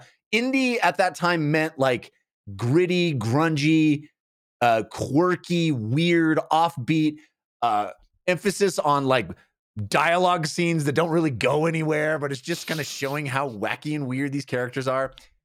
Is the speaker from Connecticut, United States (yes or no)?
no; California, United States; You know, growing up in the Bay Area, there was postcards for raves.